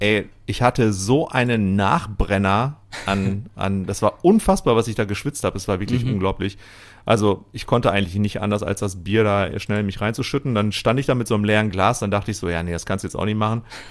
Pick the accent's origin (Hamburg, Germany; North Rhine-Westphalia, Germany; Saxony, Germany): North Rhine-Westphalia, Germany; Isselhorst; weil ich komme ja aus Iselhorst.